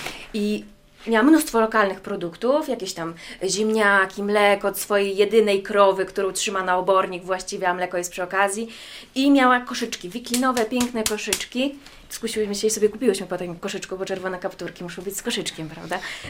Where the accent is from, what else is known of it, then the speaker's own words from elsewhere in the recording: Podlaskie Voivodeship, Poland; accent: Podlasie; przyszłam ja i zaczęłam mi zaciągać po Podlasku i czar prysk